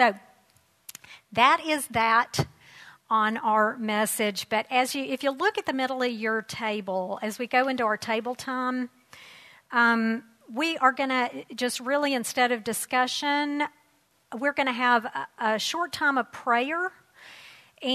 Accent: United States; we're Americans, so as American citizens, that's our role, and we need to do that as unto the Lord.

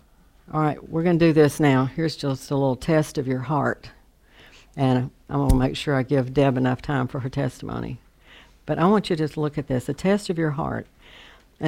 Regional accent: the South, United States; growing up in the South, how many of you have ever heard, you know, you are the spitting image of your mother

